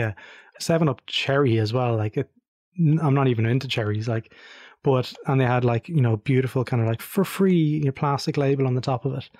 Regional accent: Ireland; Yeah, it is definitely like I felt that being Irish, of course, we speak English.

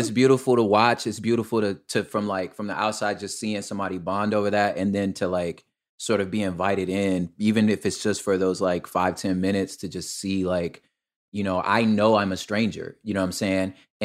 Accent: Los Angeles, California, United States; I'm from Los Angeles. I grew up in a Mexican neighborhood.

